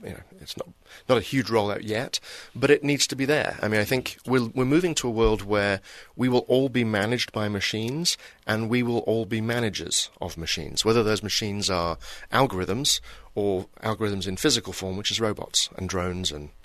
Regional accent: England, United Kingdom; moved away; So I moved from England 20 years ago.

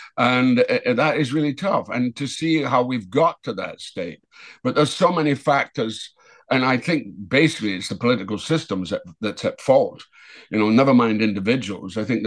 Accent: Dundee, Scotland, United Kingdom; because they want me to go straight to Dundee, which is ironically is my hometown

